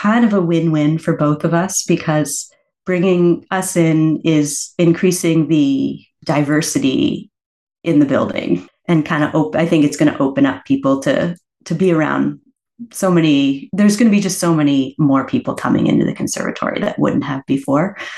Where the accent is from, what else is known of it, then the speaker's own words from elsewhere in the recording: Halifax, Nova Scotia, Canada; Growing up, when we were growing up in Halifax, it was the Halifax City Schools Music Department.